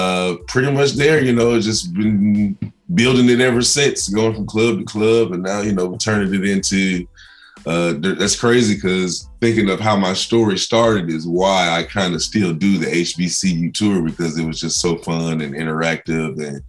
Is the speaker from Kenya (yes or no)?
no; Atlanta, Georgia, United States; also born or lived in Cleveland, United States; And so being from Atlanta, well, I was born in Cleveland, but I've been down here since I was 6 or whatever. So being an ATLian